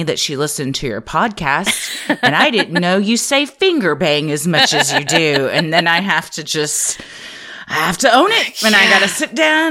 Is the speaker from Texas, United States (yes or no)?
yes; Fort Worth, Texas, United States; where I grew up in Fort Worth, it was Log Cabin Village